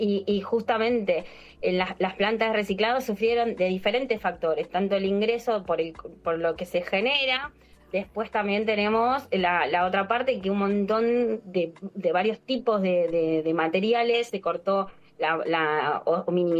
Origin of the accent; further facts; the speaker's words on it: Campana, Buenos Aires Province, Argentina; nosotros somos de Campana, oriundos de Campana